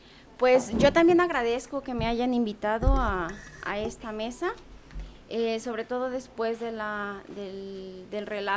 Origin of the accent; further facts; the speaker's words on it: Bachajón, Chiapas, Mexico; first language Tzeltal; Spanish is a second language; yo puedo decir Talemonta, quinal, Bachajón, es decir, que vengo del pueblo de Bachajón.